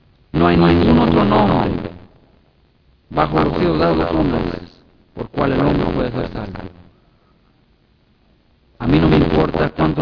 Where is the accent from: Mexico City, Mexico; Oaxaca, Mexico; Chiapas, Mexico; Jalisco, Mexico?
Mexico City, Mexico; born there; Yo nací en México, Distrito Federal, allí en la iglesia, en la catedral.